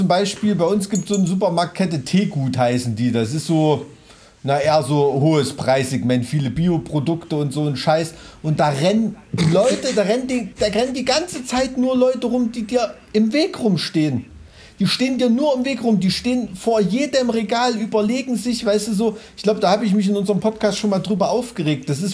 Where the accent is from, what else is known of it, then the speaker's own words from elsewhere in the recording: Thuringia, Germany; Hey, ich komme aus Weimarer Land